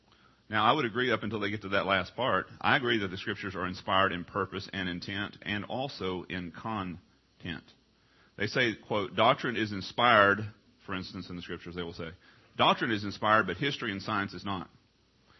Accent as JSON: {"language": "English", "region": "Texas", "country": "United States"}